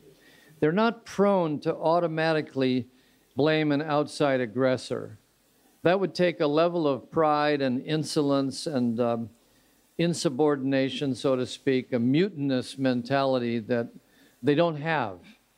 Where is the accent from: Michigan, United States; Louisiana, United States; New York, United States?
Michigan, United States; working closely with Henry Ford on the idea of a new Nazi party based in my hometown of Royal Oak or Hamtramck